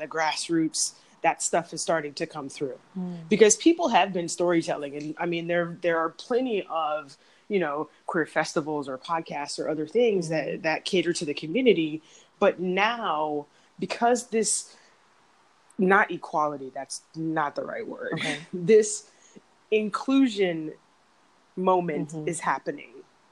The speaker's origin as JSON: {"language": "English", "town": "Arlington", "region": "Virginia", "country": "United States", "tie": "born or raised there", "also_born_or_lived": "San Diego", "said": "And I was born in San Diego, but grew up in Arlington, Virginia."}